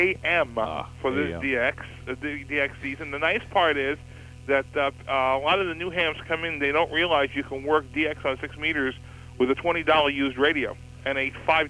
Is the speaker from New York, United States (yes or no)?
yes; Brooklyn, New York, United States; I'm from your part of the world. I'm originally from Brooklyn, New York.